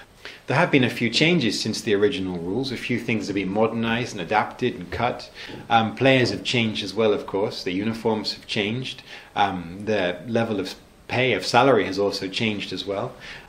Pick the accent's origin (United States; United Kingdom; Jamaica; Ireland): United Kingdom; England; I'm from England, which of course was famous for its hooligans.